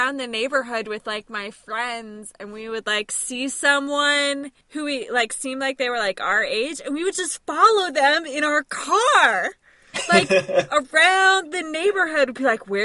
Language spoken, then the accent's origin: English; Lexington, Kentucky, United States; I'm from Kentucky. I'm from Lexington, okay.